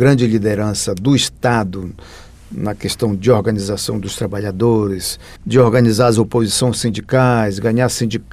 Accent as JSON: {"language": "Portuguese", "region": "Pará", "country": "Brazil", "said": "Eu venho de uma região lá do estado do Pará, que é uma região que basicamente é a partir da pequena produção do trabalho rural, lavrador. Então, sou de uma família muito pobre de lavradores"}